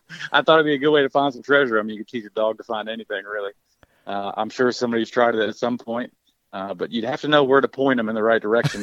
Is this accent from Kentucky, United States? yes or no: yes; Mammoth Cave, Kentucky, United States; I'm originally from Mammoth Cave, Kentucky, really in the middle of nowhere. I grew up on a horse riding stables and horseman's campground.